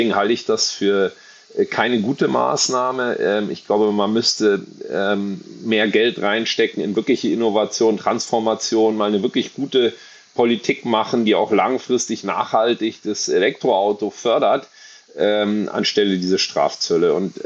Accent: Germany; Ich komme auch aus Deutschland, habe auch kein Interesse daran, dass es der deutschen Automobilindustrie schlecht geht.

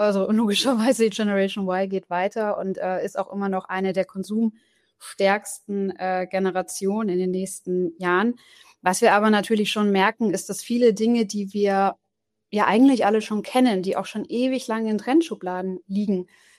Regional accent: Bavaria, Germany; now in Berlin, Germany; ich komme nicht ursprünglich aus Berlin, wo ich jetzt wohne, sondern aus Franken, aus Bayern.

